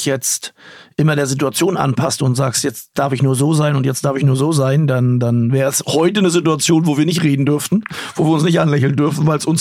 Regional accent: East Germany, Germany; wenn es bei uns in der DDR, und ich rede immer noch von uns, wie man merkt.

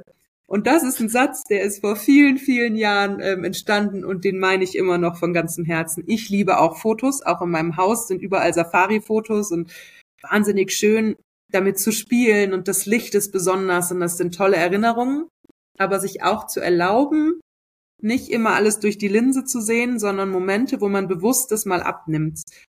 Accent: Munich, Bavaria, Germany; Ich komme tatsächlich aus München. Das ist ein bisschen witzig, aber ich bin nicht mit dem Dirndl auf die Welt gekommen. Aber ich habe in München ganz lange gelebt.

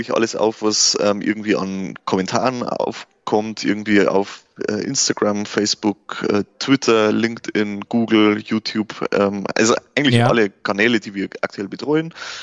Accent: Wolnzach, Bavaria, Germany; ich komme aus Wollensach, schwieriger Name für einen Ort, man spricht es meistens falsch aus, ist in der Hallertau, also in dem größten Hopfenanbaugebiet der Welt, direkt am Autobahn Dreieck Holledau, an der A9 zwischen Ingolstadt und München gelegen, ist schon Oberbayern

